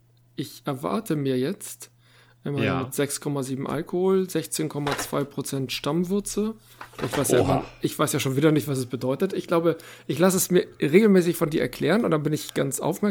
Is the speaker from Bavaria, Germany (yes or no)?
no; Schleswig-Holstein, Germany; So, ich komme aus Dithmarschen, ich muss das ein bisschen kritischer bewerten.